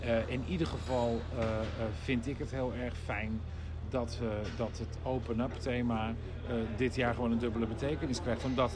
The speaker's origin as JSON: {"language": "Dutch", "region": "South Holland", "country": "Netherlands", "tie": "born there", "said": "En hij komt natuurlijk uit Helvoet Sluis, vlakbij waar ik geboren ben."}